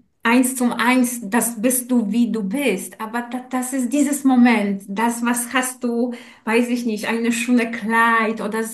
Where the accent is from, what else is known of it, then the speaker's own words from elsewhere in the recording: Poland; German is a second language; Weil Polen ist meine Heimat.